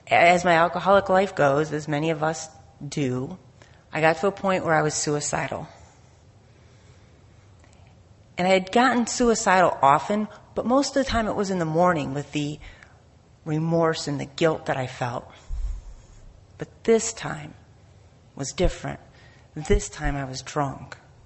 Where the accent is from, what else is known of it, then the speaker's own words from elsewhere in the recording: Wesley Chapel, Florida, United States; I'm from Wesley Chapel, Florida. My home group is Mad Dogs in Temple Terrace.